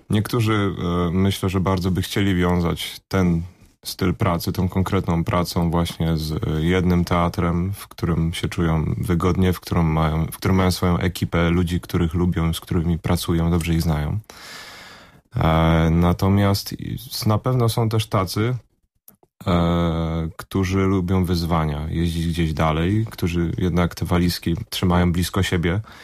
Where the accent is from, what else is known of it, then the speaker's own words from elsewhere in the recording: Kraków, Lesser Poland, Poland; now in Bydgoszcz, Poland; Ja przyjechałem z Krakowa.